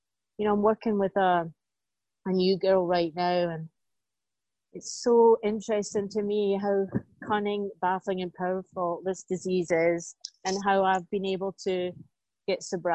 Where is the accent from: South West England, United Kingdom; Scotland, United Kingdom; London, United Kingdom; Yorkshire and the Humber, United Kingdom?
Scotland, United Kingdom; When I was a little girl, growing up in Scotland